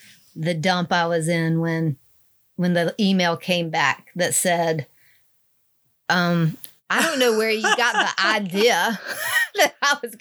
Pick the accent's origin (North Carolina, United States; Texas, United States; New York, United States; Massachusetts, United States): North Carolina, United States; Elizabeth City; Elizabeth City's like a, it's like a beauty mark.